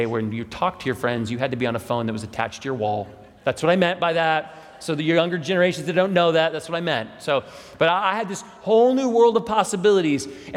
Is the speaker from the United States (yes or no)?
yes; College Hill, United States; I grew up in College Hill, and I learned how to drive a manual in College Hill